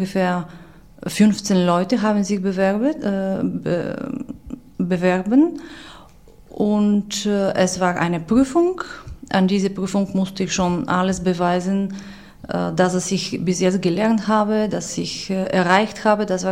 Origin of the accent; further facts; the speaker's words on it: Plovdiv, Plovdiv Province, Bulgaria; German is a second language; also born or lived in Sofia; Ich bin in Plovdiv geboren. Später habe ich an der Hochschule für Musik in Sofia studiert und als Klavierlehrerin wieder zurück in Plovdiv gearbeitet.